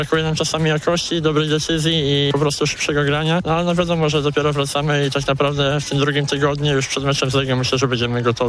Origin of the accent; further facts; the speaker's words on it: Poznań, Greater Poland Voivodeship, Poland; born there; Urodziłem się w Poznaniu, ale całe życie kibicuję Lechowi